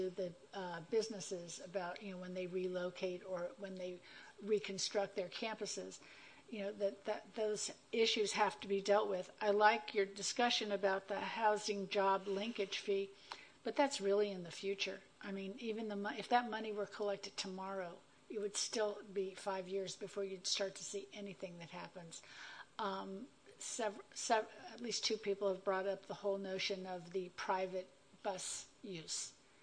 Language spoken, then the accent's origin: English; California, United States; Just going to jump in on this, saying that I'm from Sonoma County, and it's not just South Bay area.